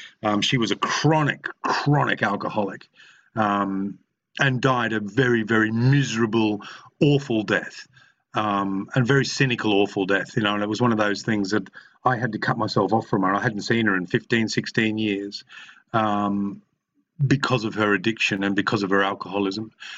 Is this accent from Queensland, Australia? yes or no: yes; Mackay, Queensland, Australia; also born or lived in Brisbane; raised in Queensland, which is the pointy bit on the east coast, if you don't know your map of Australia. And I was raised in and around Brisbane and North Queensland in a place called Mackay, which is a sugarcane country.